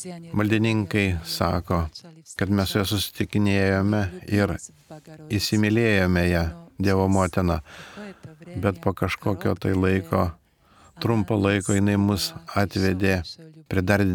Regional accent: Slovakia; born there; Lithuanian is a second language; Aš gimiau Slovakijoje, kaip ir daugelis komunistinėje šalyje

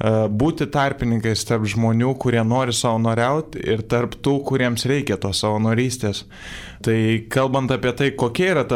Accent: Vilnius, Vilnius County, Lithuania; Tai aš esu irgi Vilnietis, studijuoju politikos mokslus, esu trečiame kurse

